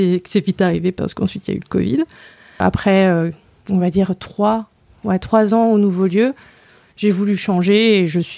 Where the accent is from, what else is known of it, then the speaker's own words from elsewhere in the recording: Normandy, France; moved away; je suis artiste, illustratrice et graphiste par moment. Je viens de Normandie. J'ai très vite bougé de Normandie pour faire ce que je voulais faire.